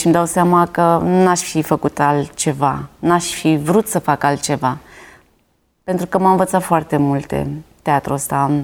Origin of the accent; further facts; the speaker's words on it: Vălenii de Munte, Prahova, Romania; born there; M-am născut în Vălenii de Munte